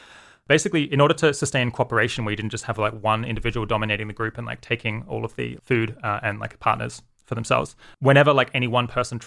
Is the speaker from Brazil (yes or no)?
no; Australia; moved away as an adult; now in United Kingdom; So I grew up in Australia, lived there for, I guess, until I was 26, and then moved to the UK.